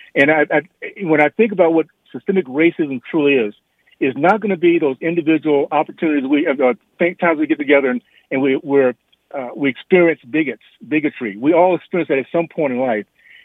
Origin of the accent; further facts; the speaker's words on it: Deep South, United States; I can say that personally because I grew up in the Deep South when things were not as great as they are today.